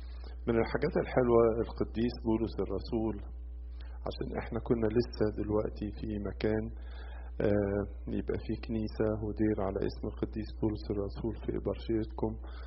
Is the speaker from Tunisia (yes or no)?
no; Egypt; وطبعا مدينة كورنثوس دي مدينة كبيرة زي مدينة اسكندرية كده عندنا في مصر